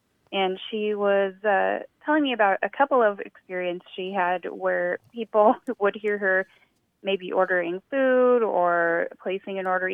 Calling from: Mansfield, Texas, United States; I'm calling from Mansfield, Texas.

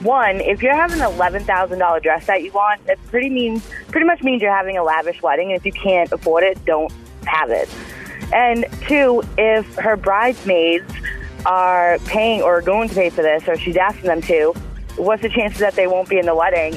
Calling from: Holbrook, United States; Holbrook.

